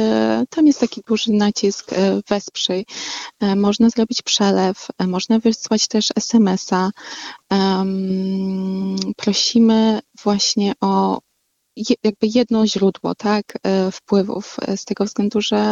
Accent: Supraśl, Podlaskie Voivodeship, Poland; Ja jestem w ogóle z Suplaśla

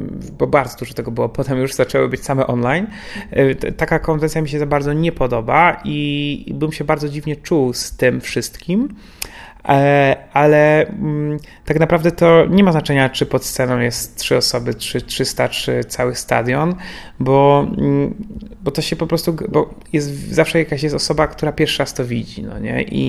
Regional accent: Rzeszów, Subcarpathian Voivodeship, Poland; z Rzeszowa, z moich stron

